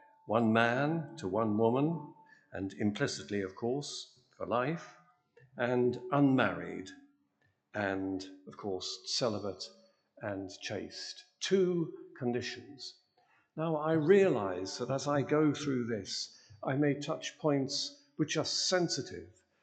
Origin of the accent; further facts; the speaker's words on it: North East England, United Kingdom; because I come from Northumberland